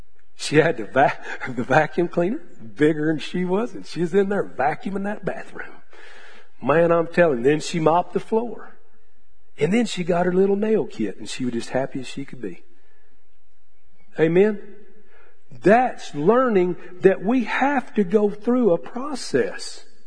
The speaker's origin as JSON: {"language": "English", "region": "Texas", "country": "United States", "said": "And we're originally from West Texas. We got to come back to Texas."}